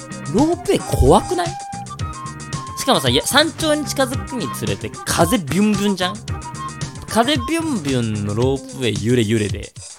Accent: Fussa, Tokyo, Japan; 俺、福生出身、東京のね、福生市出身だから、海って行こうと思わないともうないからさ、山なんてさ、ちょっと歩けばあるからね。

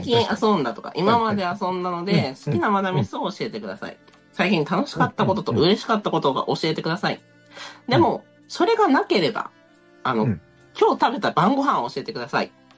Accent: Awaji Island, Hyogo, Japan; いや、私、淡路島出身なんですけど、淡路島では、高校こういうものがあって

